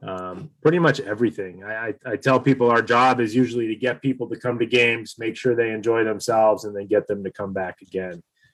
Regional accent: Manchester, New Hampshire, United States; I grew up in New Hampshire, a New England guy, and went to high school in Manchester, New Hampshire, which is the biggest city in New Hampshire, which is quite a title.

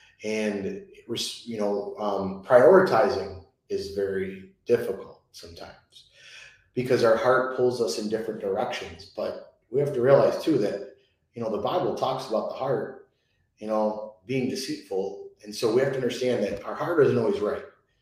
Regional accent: Chicago, Illinois, United States; I'm Italian. I'm from Chicago.

